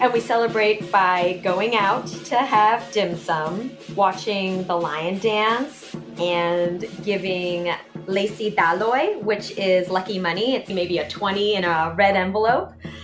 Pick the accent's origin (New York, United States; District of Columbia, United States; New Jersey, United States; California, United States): District of Columbia, United States; Washington; I grew up in and around Washington, D.C.